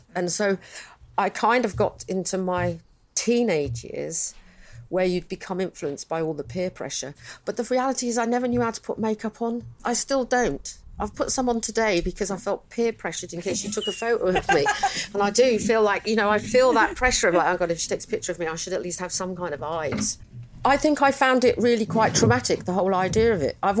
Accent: Chiswick, London, United Kingdom; I grew up in Chiswick. This was my parents' first house that had my two brothers in, but they moved and I grew up on Sutton Court Road. I grew up just around the corner, within a mile of here.

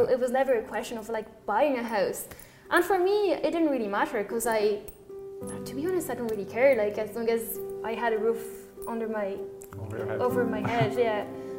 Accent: Paris, Île-de-France, France; English is a second language; now in Dublin, Ireland; I'm from France, from Paris.

